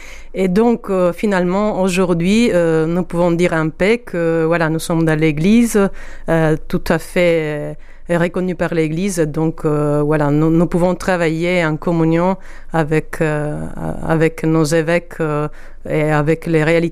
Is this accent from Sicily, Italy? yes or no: yes; Sicily, Italy; Oui, je viens d'Italie, je viens de Sicile, exactement.